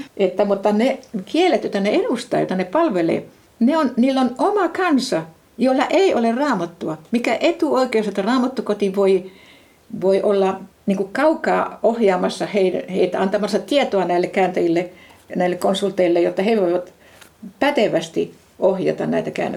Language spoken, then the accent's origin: Finnish; Brazil; muuten kun olen Brasiliasta